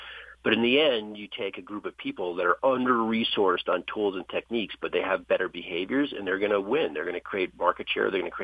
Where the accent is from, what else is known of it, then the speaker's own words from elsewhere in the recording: New Jersey, United States; I grew up in New Jersey.